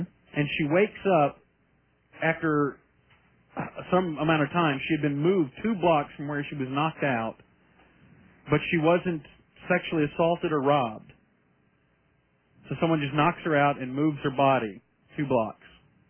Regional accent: Dallas, Texas, United States; No, actually, I grew up in Dallas.

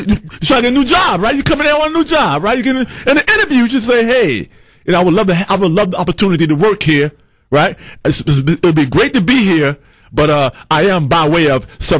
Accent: North Carolina, United States; also born or lived in New York City / Los Angeles; I'm from North Carolina by way of NYC, by way of LA.

